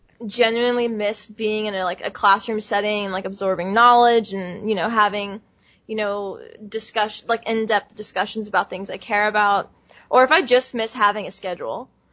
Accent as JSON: {"language": "English", "region": "Louisiana", "country": "United States", "said": "I'm from Louisiana, and so hurricanes are, like, just a part of your upbringing."}